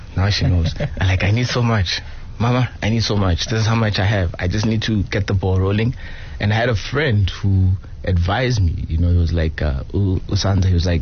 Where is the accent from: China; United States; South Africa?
South Africa; Johannesburg, Gauteng; I'm from Johannesburg.